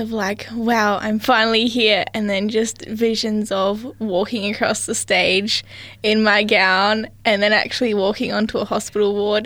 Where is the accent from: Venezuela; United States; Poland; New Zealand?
New Zealand; Manawatū-Whanganui; moved away; I am from New Zealand, so I'm a full Kiwi.